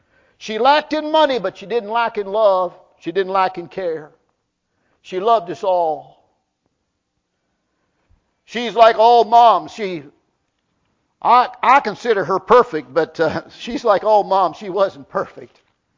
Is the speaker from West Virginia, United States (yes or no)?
yes; West Virginia, United States; You know I was born in West Virginia. You know I come up simple.